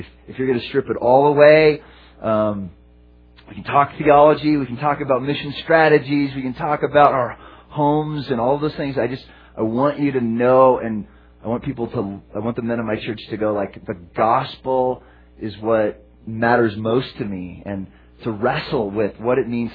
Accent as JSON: {"language": "English", "region": "California", "country": "United States", "said": "I was from California. She was from Ohio."}